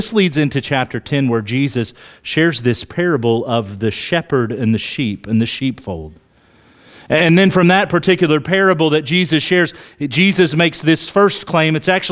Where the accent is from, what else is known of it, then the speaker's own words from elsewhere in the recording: Oklahoma, United States; I grew up in Oklahoma. We didn't have sheep there back then. A lot of cattle, been around a lot of cattle.